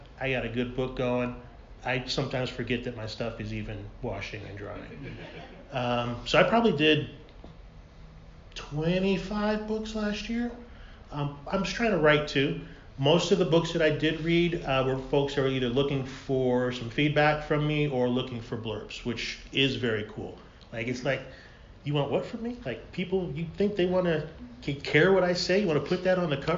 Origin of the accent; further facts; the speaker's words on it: Chicago, Illinois, United States; now in San Diego, United States; I am a local author. I am from Chicago originally. I've been in San Diego 9.5 years.